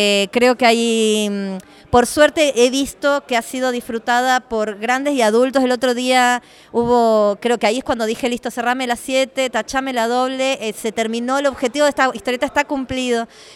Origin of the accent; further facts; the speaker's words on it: Buenos Aires, Argentina; el barrio Zamoré de Villa Lugano, que es un barrio de monoblocks del sur de la ciudad de Buenos Aires, en el absoluto sur, donde se empieza a romper el mapa de la ciudad. Es donde yo nací, me crié.